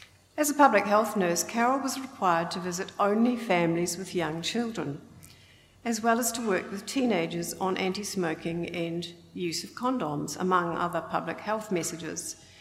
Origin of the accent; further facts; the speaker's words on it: Whanganui, Manawatū-Whanganui, New Zealand; I knew nothing of its history, even though I grew up in Whanganui.